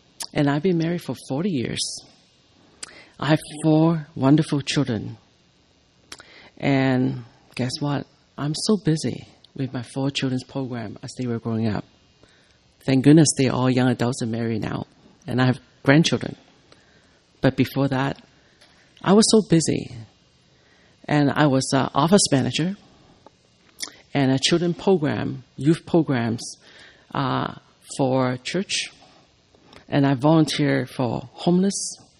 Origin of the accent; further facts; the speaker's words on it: Sudbury, Ontario, Canada; I'm from Sudbury, Ontario.